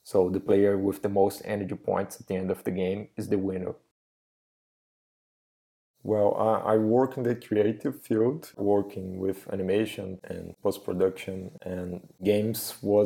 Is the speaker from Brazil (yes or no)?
yes; Brazil; English is a second language; from Brazil.